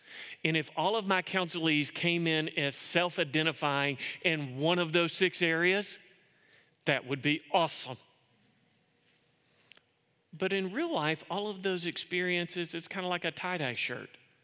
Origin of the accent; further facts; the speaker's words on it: Kentucky, United States; I'm from Kentucky.